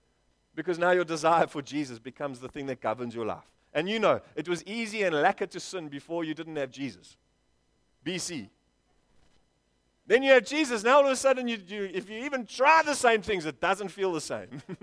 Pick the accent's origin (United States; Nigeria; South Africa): South Africa; You're a South African. I'm a South African. I love being a South African.